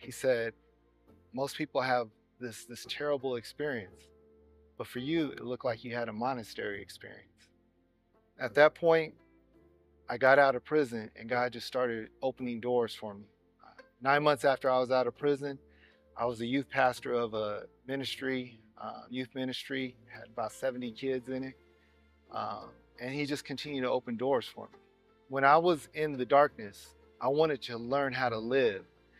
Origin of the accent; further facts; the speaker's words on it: California, United States; When I grew up in California, by the time of the age of 14, I was making all the decisions on my life by myself.